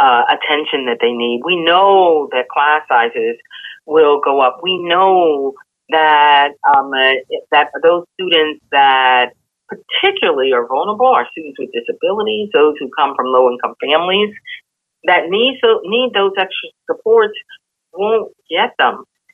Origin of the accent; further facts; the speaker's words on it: Pennsylvania, United States; from Ohio to Washington State to my home state of Pennsylvania